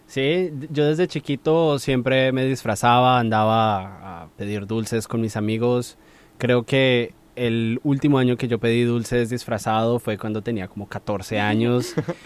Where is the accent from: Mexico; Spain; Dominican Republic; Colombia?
Colombia; yo vengo de Colombia.